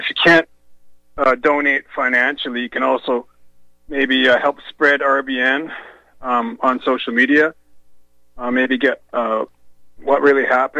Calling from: British Columbia, Canada; I just wanted to remind your listeners that as a Canadian

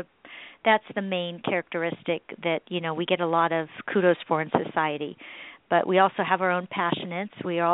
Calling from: San Diego, California, United States; Well, I'm calling from San Diego

